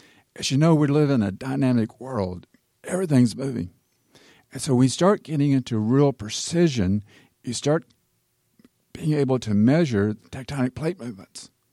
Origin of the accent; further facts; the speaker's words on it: Nashville, Tennessee, United States; when we were growing up in Nashville, you couldn't throw a baseball, and I had a subdivision going up.